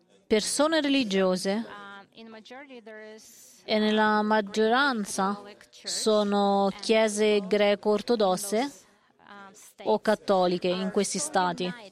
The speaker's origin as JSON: {"language": "Italian", "country": "Hungary", "said": "Io vengo dall'Ungheria, grazie mille per questa fantastica presentazione."}